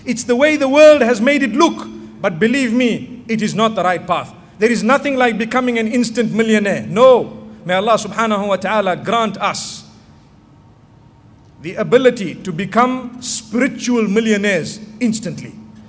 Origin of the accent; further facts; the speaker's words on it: Zimbabwe; I come from Zimbabwe.